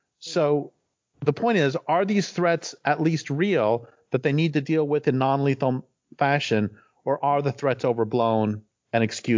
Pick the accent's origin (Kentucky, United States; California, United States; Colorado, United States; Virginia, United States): Colorado, United States; That I grew up in Colorado, and a lot of ranchers and we had cows when I was a kid.